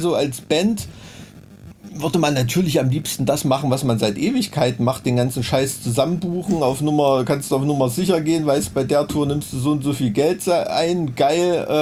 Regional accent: Blankenhain, Thuringia, Germany; also born or lived in Weimar; Ich komme eigentlich aus Blankenhain.

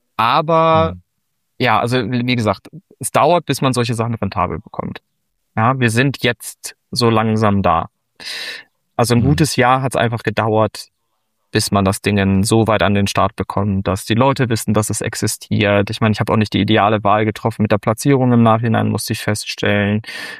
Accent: Lemgo, North Rhine-Westphalia, Germany; aus meiner Heimat, aus Lemgo.

